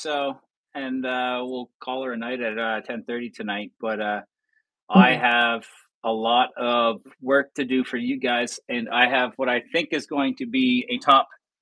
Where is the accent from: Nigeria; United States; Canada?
Canada; You know what? I'm Canadian, but I'm not a hockey guy.